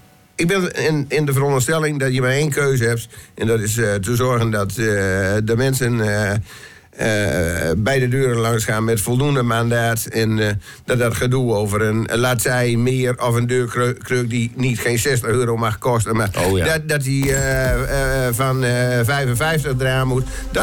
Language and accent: Dutch; Groningen, Netherlands; en dat zijn we als Groningers gauw toegeneigd